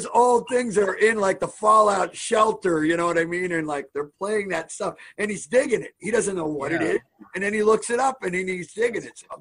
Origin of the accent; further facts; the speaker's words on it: Maryland, United States; I'm originally from Maryland.